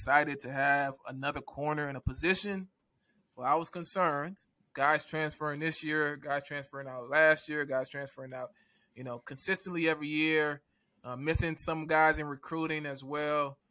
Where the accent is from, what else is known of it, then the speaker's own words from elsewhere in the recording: Nigeria; I'm Nigerian as well, but that doesn't mean I can pronounce every Nigerian last name, right?